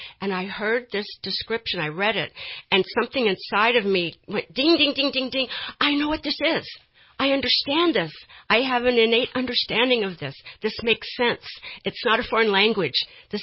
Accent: Cleveland, Ohio, United States; born there; I was born in Cleveland, Ohio, and I went to school and had a fairly ordinary life until I was around 12

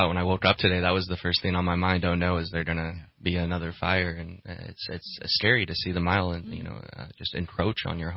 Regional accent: Redding, California, United States; Yeah, I grew up in Redding.

